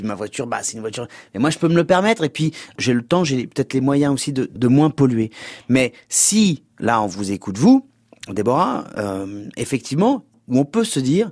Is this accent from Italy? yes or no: no; France; Moi je suis français, moi j'aime bien notre bouffe